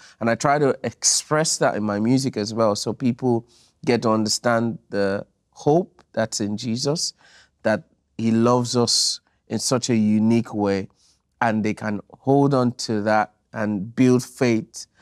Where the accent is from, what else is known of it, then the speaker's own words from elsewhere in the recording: Nigeria; first language Yoruba; English is a second language; Yoruba is a language from Nigeria. I am Nigerian. I am Yoruba.